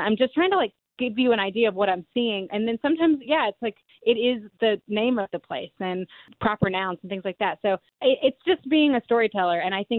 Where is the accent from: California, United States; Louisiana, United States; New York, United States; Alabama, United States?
Alabama, United States; I think that that is such an important part of my identity as a Southerner.